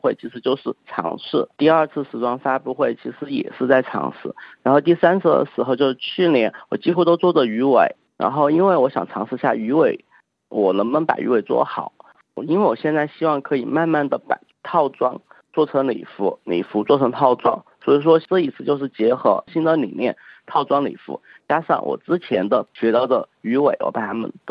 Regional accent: China; 因为我来自中国

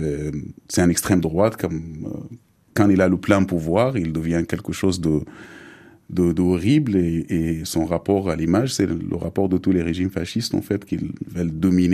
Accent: Sudan; moved away; a vécu à la capitale, j'avais jamais vu de projection au Soudan dans mon enfance, même. Jusqu'au que j'ai quitté le Soudan, je n'avais jamais assisté à une projection.

